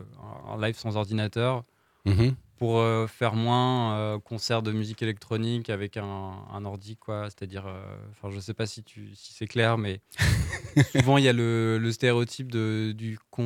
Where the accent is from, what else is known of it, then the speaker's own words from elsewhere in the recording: Malicorne, Pays de la Loire, France; also born or lived in Le Mans; parce que je suis natif du Mans, mais j'ai grandi à Malicorne.